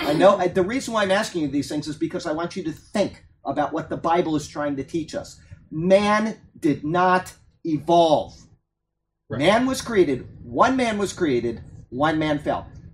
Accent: Sarasota, Florida, United States; I was raised in Sarasota, Florida. I went to Philippi Shores Elementary School. I went to Brookside Junior High School, and I went to Riverview High School.

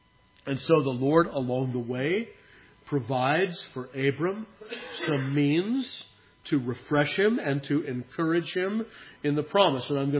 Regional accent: California, United States; I don't mean anything against Californians. I'm from California.

